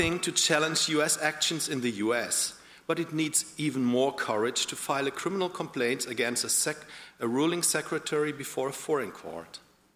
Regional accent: Berlin, Germany; I'm from Berlin.

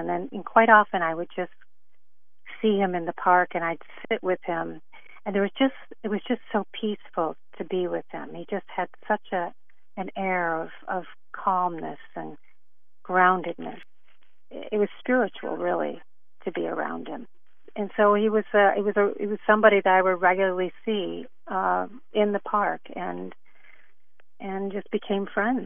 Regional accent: Michigan, United States; now in New York, United States; I grew up birding in Michigan, but when I moved to New York, I thought, there's nothing to see in New York.

